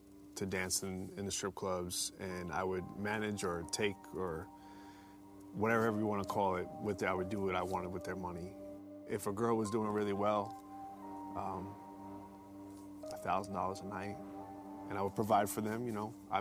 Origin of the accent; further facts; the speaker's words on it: New York, United States; I grew up on the East Coast, New York, right outside of the city.